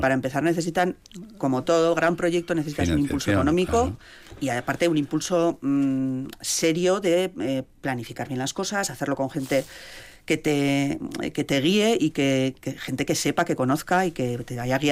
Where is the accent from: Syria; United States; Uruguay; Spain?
Spain; Estella, Navarre; also born or lived in Valencia / Barcelona; now in Vitoria, Spain; yo soy navarra. Llevo ya muchos años aquí en Vitoria, pero bueno, soy navarra, nací en Estilla, aunque he vivido en muchos sitios. Y justo cuando nací, mi padre estaba trabajando en Valencia. Así que yo viví un añito, mi primera infancia la viví en Valencia y luego he vivido en Barcelona también 5 años.